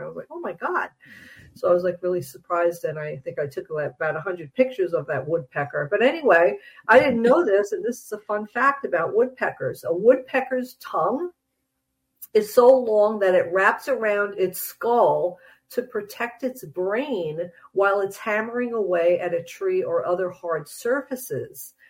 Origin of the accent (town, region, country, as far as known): Long Island, New York, United States; born or raised there; also born or lived in New Jersey; now in Minnesota, United States